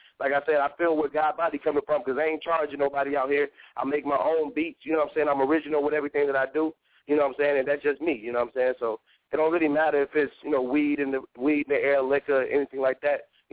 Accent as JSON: {"language": "English", "town": "Chicago", "region": "Illinois", "country": "United States", "tie": "born or raised there", "said": "I came from Cabrini-Gray in Chicago, Illinois, when the buildings was up. So I had a little rough childhood growing up over there"}